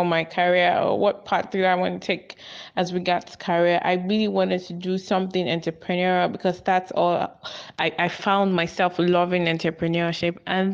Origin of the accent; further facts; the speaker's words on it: Ogun, Nigeria; I'm originally from Ogun State. My mom is from Delta State, Delta Igbo. So, I mean, a mix of both.